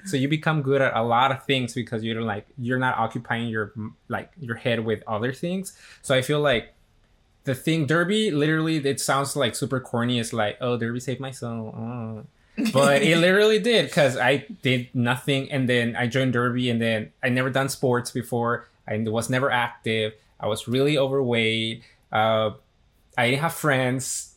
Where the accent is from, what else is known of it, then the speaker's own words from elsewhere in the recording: Mexico; So I was like, it's a little embarrassing because like I am from Mexico. I'm coming from Mexico. I have no excuse. Like, my family still speaks Spanish.